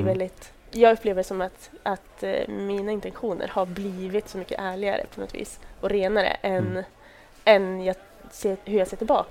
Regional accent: Sweden; då var jag inte längre den här 23-åringen som satt hemma i Sverige och berättade om hur jag skulle göra någonting eventuellt.

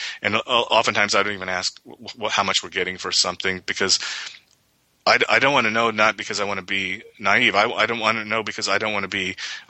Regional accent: United States; I'm from America. We're the most optimistic people the world has ever known.

